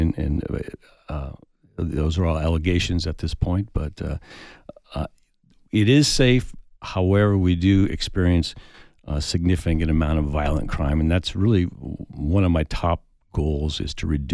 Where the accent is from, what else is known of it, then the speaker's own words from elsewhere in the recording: Tucson, Arizona, United States; I'm a lifelong Dem. I grew up in Tucson. Tucson is my community.